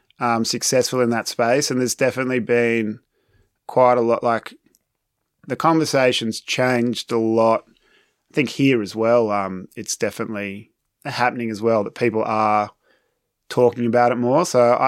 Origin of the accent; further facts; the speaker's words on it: Sydney, New South Wales, Australia; But no, I grew up in Sydney, and it's a great city.